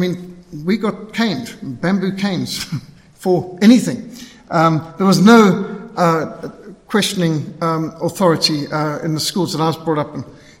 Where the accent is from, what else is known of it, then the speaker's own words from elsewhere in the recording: Bulawayo, Zimbabwe; moved away; I came from Rhodesia, where I was brought up in Bulawayo, where we had pretty secular everything.